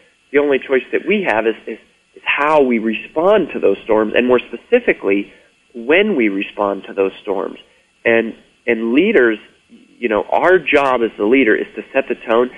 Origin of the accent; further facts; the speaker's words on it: Colorado, United States; now in Nashville, United States; Yeah, well, I mentioned earlier I grew up in Colorado. I live in Nashville now.